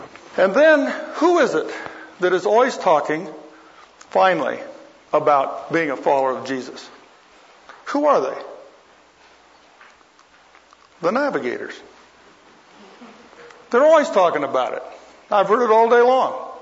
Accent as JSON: {"language": "English", "country": "United States", "tie": "born or raised there", "said": "I said, look, sir, I grew up in America as a Christian. My mother and father were Christians, and I grew up as a Christian."}